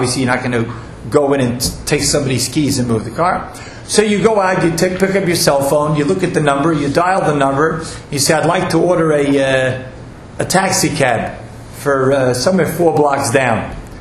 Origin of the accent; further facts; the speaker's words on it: New York, United States; because I'm also from New York. I rode more the city buses than the trains